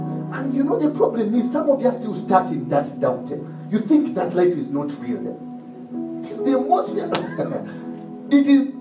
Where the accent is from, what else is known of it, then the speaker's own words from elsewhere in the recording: Kenya; For us Kenyans, now you see, now you've entered now their realm of operation.